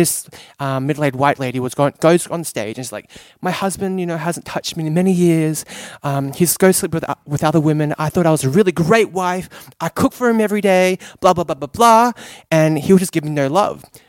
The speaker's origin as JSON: {"language": "English", "country": "Australia", "accent": "Aussie", "said": "I came from an Australian background, I sound white, I sound very Aussie."}